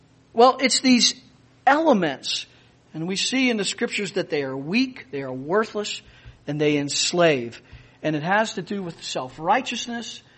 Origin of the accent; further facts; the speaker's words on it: Pennsylvania, United States; there are some in the United States, in my home state of Pennsylvania